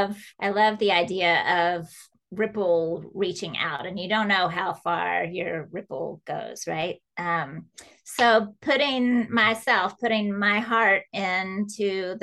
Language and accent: English; Columbus, Georgia, United States; I grew up in Columbus, Georgia.